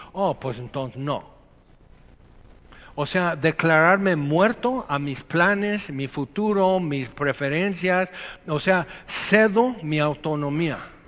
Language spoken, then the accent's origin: Spanish; Veracruz, Mexico; pero te enojas mucho, es que soy jarocho, entonces nos escudamos.